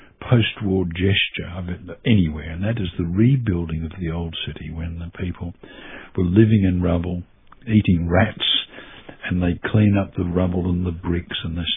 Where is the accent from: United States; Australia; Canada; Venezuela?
Australia; Kew East, Victoria; It was a very simple thing growing up in East Kew.